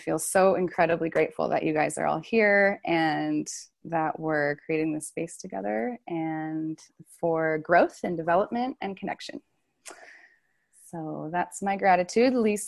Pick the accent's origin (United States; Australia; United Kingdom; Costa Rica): United States; Sandpoint, Idaho; I'm currently in Idaho. I'm in Sandpoint, Idaho, which is my hometown.